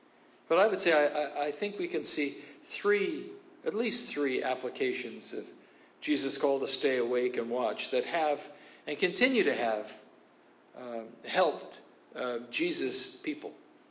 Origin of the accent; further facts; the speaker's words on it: Kamloops, British Columbia, Canada; When I was growing up in Kamloops, I was in the scouting movement.